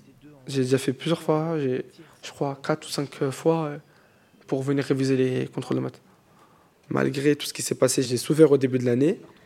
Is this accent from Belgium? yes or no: no; Drancy, Île-de-France, France; also born or lived in Aubervilliers; Je suis né à Aubervilliers, mais j'ai grandi à Drancy.